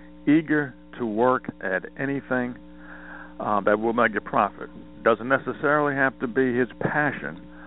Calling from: Montana, United States

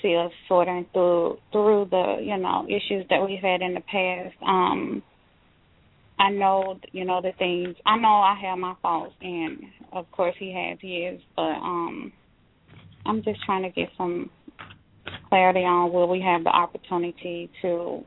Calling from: Texas, United States; I'm in Texas.

